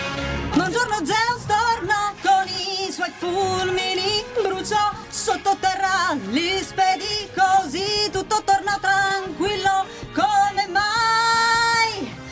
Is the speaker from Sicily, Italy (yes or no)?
no; Genoa, Liguria, Italy; Da Zena, da Zena. Esatto, pesto, focaccia.